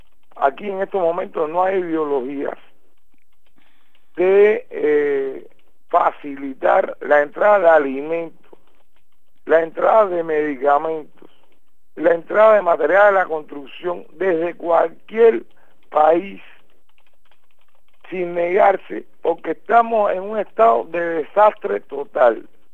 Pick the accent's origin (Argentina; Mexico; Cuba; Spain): Cuba; somos patriotas cubanos